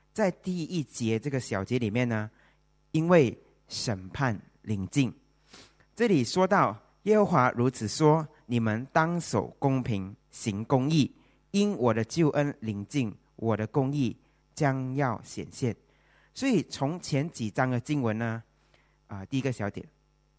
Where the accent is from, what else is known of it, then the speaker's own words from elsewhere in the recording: Malaysia; now in Singapore; 因为我是马来西亚人，我是在这里得了永久居民。